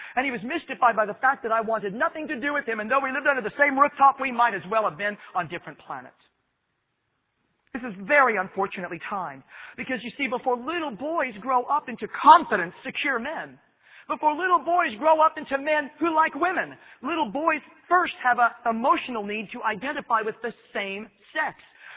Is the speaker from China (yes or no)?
no; Midwest, United States; So, you can imagine what it was like for me growing up in the American Midwest where I did.